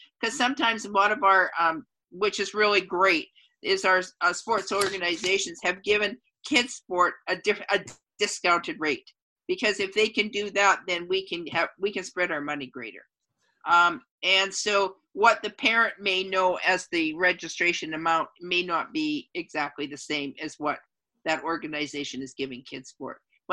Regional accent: Delta, British Columbia, Canada; So I'm from Delta, and I'm the chair of Kids Sport Delta.

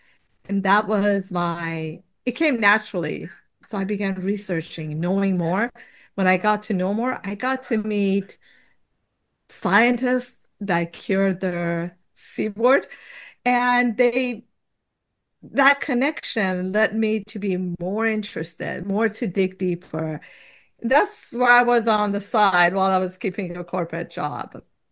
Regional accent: Tehran, Tehran Province, Iran; now in United States; I came to America from Tehran, Iran.

